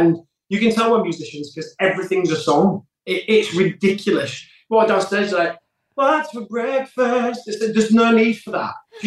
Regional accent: Yorkshire and the Humber, United Kingdom; I live up in Yorkshire, like my hometown, and then I have a place in London.

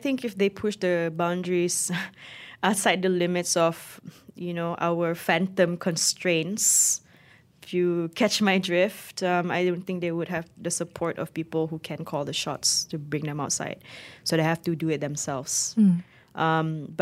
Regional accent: Borneo, Malaysia; I tell people I'm from Malaysian Borneo

